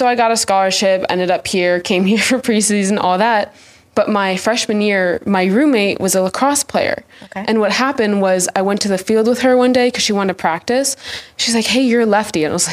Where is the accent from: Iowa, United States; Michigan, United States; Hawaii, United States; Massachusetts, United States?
Michigan, United States; Traverse City; Mm-mm, no, I'm from Traverse City, Michigan.